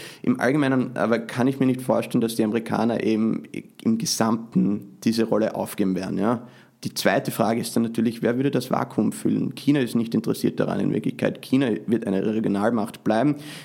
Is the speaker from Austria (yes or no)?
yes; Austria; now in United States; Also Sie meinen, weil ich als Österreicher in den